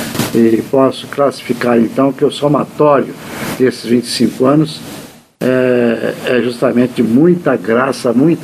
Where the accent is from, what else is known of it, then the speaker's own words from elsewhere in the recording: Itapecerica, Minas Gerais, Brazil; moved away; quando eu tinha 8 anos de idade, eu era coroinha lá na minha terra natal, bem longe daqui, no Oeste Mineiro, Itapecerica